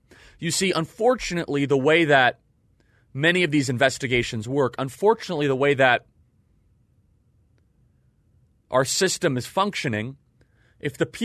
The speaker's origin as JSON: {"language": "English", "region": "Illinois", "country": "United States", "tie": "born or raised there", "said": "I grew up in Illinois, where we have term limits in Illinois."}